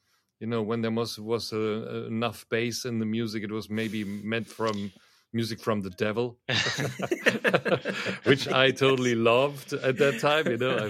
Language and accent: English; Düsseldorf, North Rhine-Westphalia, Germany; In my hometown in Düsseldorf